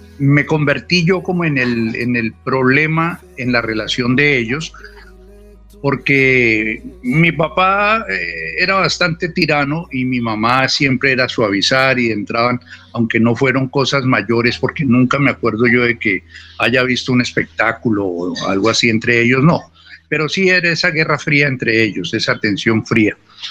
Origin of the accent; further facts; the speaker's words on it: Bogotá, Colombia; born there; Yo soy nacido en Bogotá en el año de 1950 … Fui el hijo mayor del matrimonio de ellos.